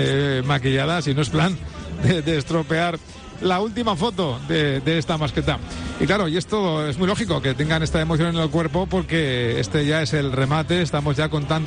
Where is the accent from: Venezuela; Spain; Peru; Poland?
Spain; Valencian Community; lo que somos los valencianos